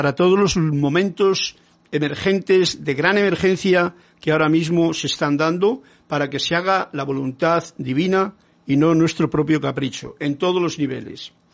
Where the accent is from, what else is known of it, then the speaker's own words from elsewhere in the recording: San Carlos, Maldonado, Uruguay; de San Carlos, Uruguay.